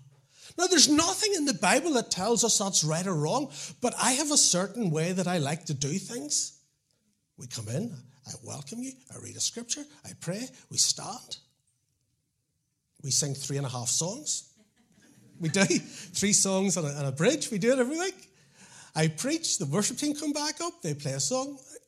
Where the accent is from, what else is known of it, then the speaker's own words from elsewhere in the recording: Portadown, Northern Ireland, United Kingdom; accent: Portadown; I'm going to pull back into my Portadown accent.